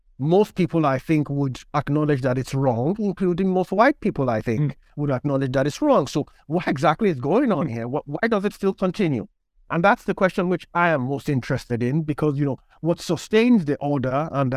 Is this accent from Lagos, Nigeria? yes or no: yes; Lagos, Nigeria; So I grew up in Nigeria. I was born to a Nigerian father and a Polish mother. So I lived in Lagos for the first 17 years of my life. I went to primary and secondary school in Nigeria.